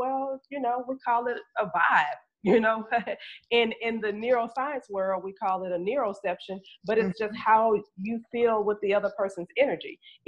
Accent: Bastrop, Louisiana, United States; I'm from right outside of Monroe. So we literally are from the same neck of the woods. I was born in Bastrop.

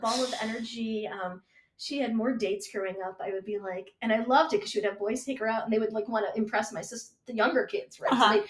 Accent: Cleveland, Ohio, United States; born there; I was born in Cleveland, Ohio, and a big, strong Italian-Irish Catholic family.

